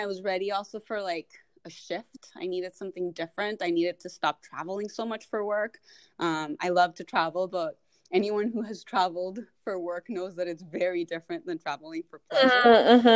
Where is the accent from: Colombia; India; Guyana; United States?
Colombia; I'm originally from Colombia